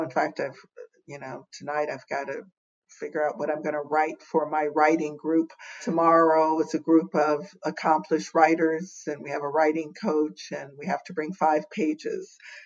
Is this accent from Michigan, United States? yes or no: no; Alexandria, Virginia, United States; When Raj and I traveled back to my hometown church in Alexandria, Virginia to get married.